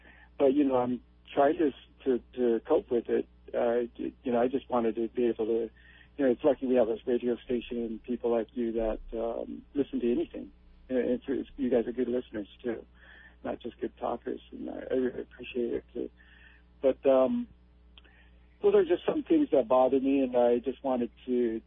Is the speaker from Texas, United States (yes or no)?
no; Hawaii, United States; born there; I was born in Hawaiian Islands. My mom was born here and raised here, and I came here back here to raise my family